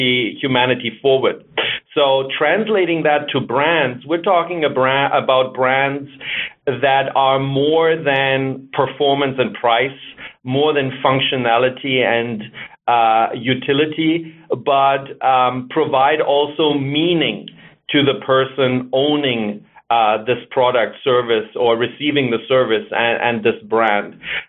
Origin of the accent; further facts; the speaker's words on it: Germany; accent: German; English is a second language; So I'm German, as you can hear from my accent. And Uber in German means above and beyond.